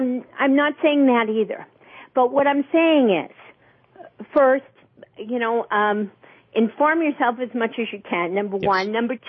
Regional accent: Massachusetts, United States; I'm a convert to the church of more than 30 years. I grew up in Massachusetts.

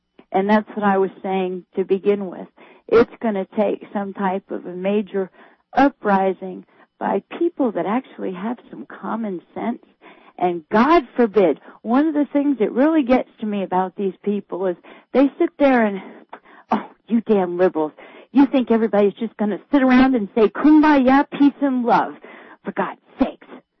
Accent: Tallahassee, Florida, United States; also born or lived in Alabama; Well, I was brought up in Tallahassee and spent 11 years in Alabama.

